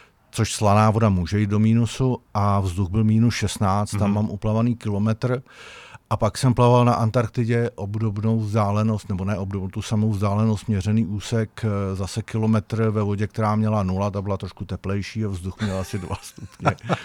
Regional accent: Kladno, Central Bohemian Region, Czechia; Tak byla premiéra teď v kině na Kladně, kde odkud pocházíme.

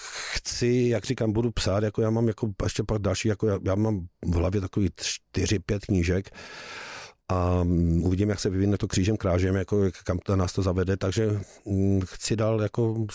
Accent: Ostrava, Moravian-Silesian Region, Czechia; Prostě oba dva jsme z Ostravy

